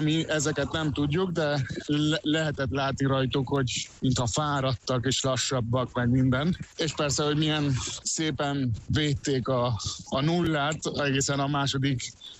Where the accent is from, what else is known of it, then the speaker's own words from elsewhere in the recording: Argentina; Én Argentinában születtem, szóval én argentin vagyok, és 42 éves vagyok, és mindig ítéltem Argentinában.